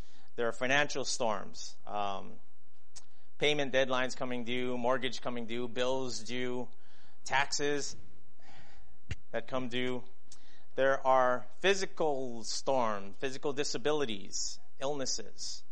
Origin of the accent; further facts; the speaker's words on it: Hawaii, United States; And growing up in Hawaii, I've been on the open sea when a storm happens